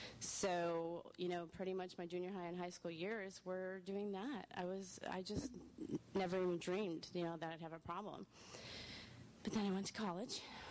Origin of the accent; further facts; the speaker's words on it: Chicago, Illinois, United States; So, I grew up in Chicago until I was about 12 years old, and to two loving parents.